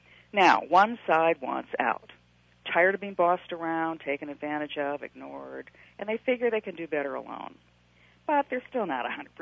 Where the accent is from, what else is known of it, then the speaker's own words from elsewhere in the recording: United States; Yeah, and politics aside, I'm an American, and I'm kind of ashamed at the fact that my country and my leadership in Washington are such children that they can't figure this out